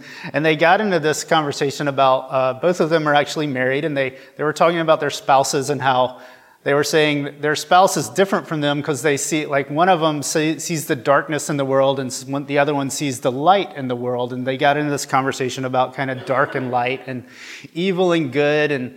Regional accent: Nebraska, United States; so I'm from Nebraska.

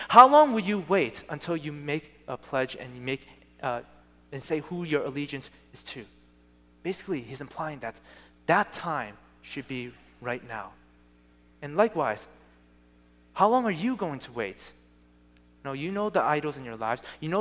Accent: Massachusetts, United States; If it's the Patriots, since I'm from Massachusetts, I obviously am going to root for them.

